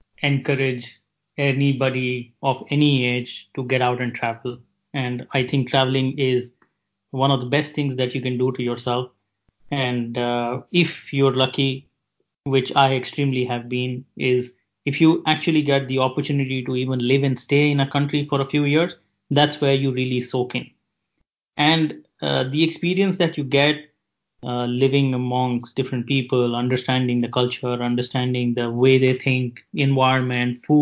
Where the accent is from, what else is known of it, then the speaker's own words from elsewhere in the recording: India; born there; So, you know, I was born in India, in a small city, which, you know, was far away from a metro culture.